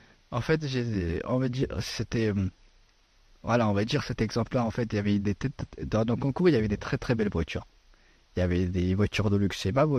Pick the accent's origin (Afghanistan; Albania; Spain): Afghanistan; first language Persian; French is a second language; now in France; de mon pays d'origine, de l'Afghanistan